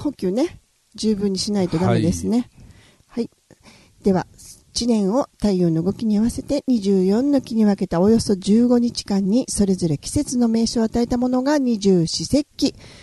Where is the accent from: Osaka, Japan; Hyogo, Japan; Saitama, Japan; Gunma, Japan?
Hyogo, Japan; 大阪じゃないんですよね、兵庫なんですよね。